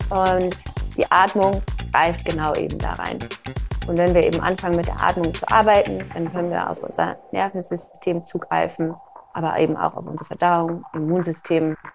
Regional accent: Hamburg, Germany; born there; Ich bin in Hamburg geboren

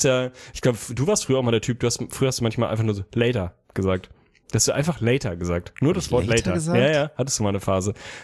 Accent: Northern Germany, Germany; ich als Norddeutscher

